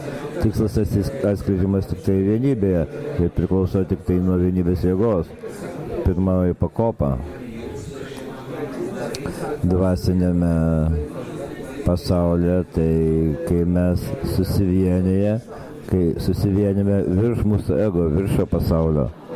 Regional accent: Irkutsk, Irkutsk Oblast, Russia; aš esu iš Irkutsko.

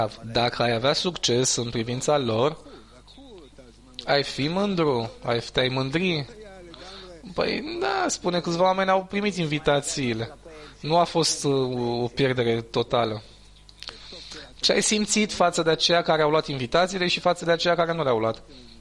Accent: Rishon LeZion, Central District, Israel; Ca de exemplu, ieri la birou, în Rishon, în orașul natal.

